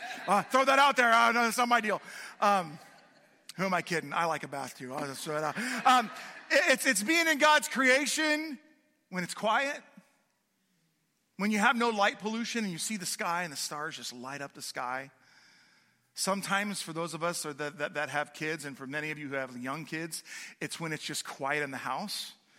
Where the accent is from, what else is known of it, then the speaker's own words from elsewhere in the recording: California, United States; But I'm from California. You can make fun of me all you want.